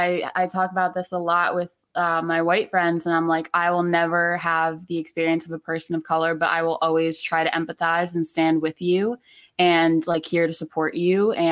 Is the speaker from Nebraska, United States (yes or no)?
no; New Jersey, United States; moved away as an adult; now in Los Angeles, United States; I'm from New Jersey, actually. I just moved out here in November for this job.